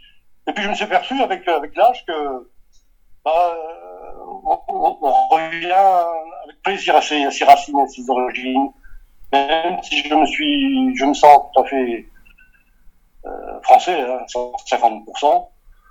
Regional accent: Vila Verde, Braga, Portugal; De Braga, exactement Vila Verde

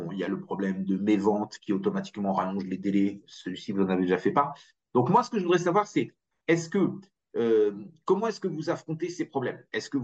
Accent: Grand Est, France; Moi, je viens d'Alsace où on a toujours encore quelques lois différentes.

